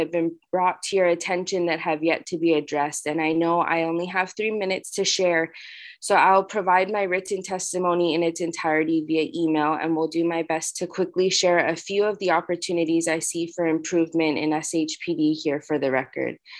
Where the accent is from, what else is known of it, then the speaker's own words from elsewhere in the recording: Koloa, Hawaii, United States; I was raised in Koloa, Kauai.